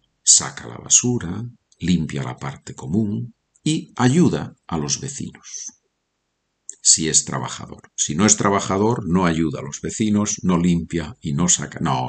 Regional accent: Oviedo, Asturias, Spain; born there; En mi caso, nací en Oviedo, en el norte de España.

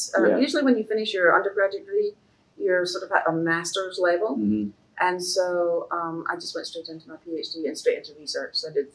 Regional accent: Scotland, United Kingdom; also born or lived in Paisley; I was born in Scotland in a place called Paisley.

